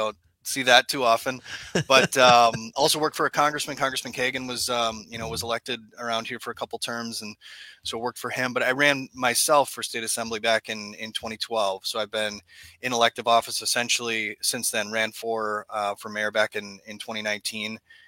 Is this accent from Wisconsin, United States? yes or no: yes; Green Bay, Wisconsin, United States; also born or lived in Madison; Yeah, like I said, born and raised in Green Bay, went down to Madison to go to school, which is really where I developed an interest in politics.